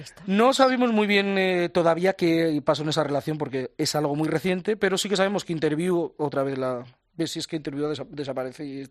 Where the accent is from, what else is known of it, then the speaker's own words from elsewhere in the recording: Spain; como somos los españoles